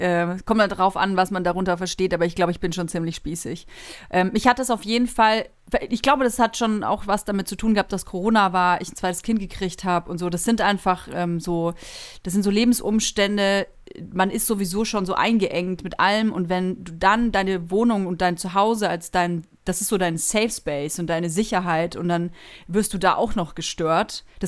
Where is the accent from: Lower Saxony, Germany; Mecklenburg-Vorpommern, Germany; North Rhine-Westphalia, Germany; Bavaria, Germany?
Bavaria, Germany; Nuremberg; moved away as an adult; now in Berlin, Germany; Ich bin mit 20 nach Berlin gezogen. Ich komme ursprünglich aus Nürnberg und habe 13 Jahre, glaube ich, jetzt in Berlin gelebt.